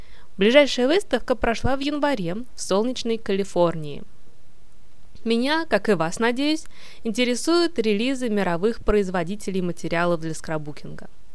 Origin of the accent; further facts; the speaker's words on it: Moscow, Russia; Я родилась и живу в Москве